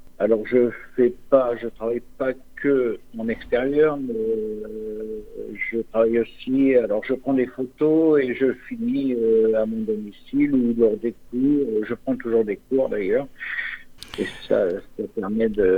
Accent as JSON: {"language": "French", "town": "Périgueux", "region": "Nouvelle-Aquitaine", "country": "France", "tie": "born there", "said": "Je suis né à Périgueux, mais je n'ai pas vécu en Dordogne. Je suis revenu en Dordogne en 2018."}